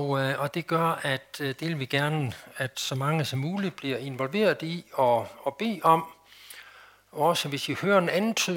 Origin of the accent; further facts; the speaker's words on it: West Jutland, Denmark; Men sådan det grundlæggende i min tro og i min teologi, den fik jeg grundlagt her i Vestjylland.